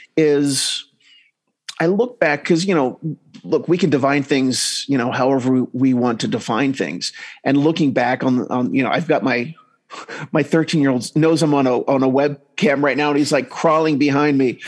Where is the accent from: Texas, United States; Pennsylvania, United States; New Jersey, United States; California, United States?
New Jersey, United States; now in Utah, United States; Even though I grew up in New Jersey, then I wound up moving to Utah.